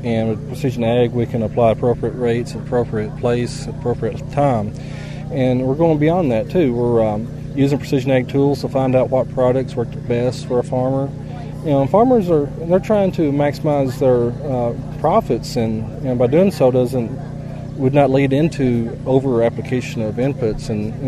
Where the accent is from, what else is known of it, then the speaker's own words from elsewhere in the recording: Arkansas, United States; I'm originally from Arkansas. I grew up on a row crop farm across the river from here.